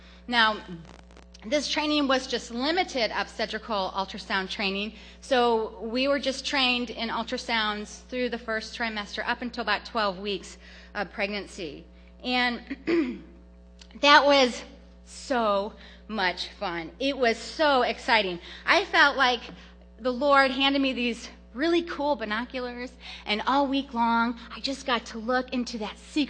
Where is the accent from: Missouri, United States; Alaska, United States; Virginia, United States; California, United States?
Missouri, United States; St. Louis; There were about seven of us nurses who took the course, and just two of us were from out of town. I was from St. Louis, and we had someone from Chicago.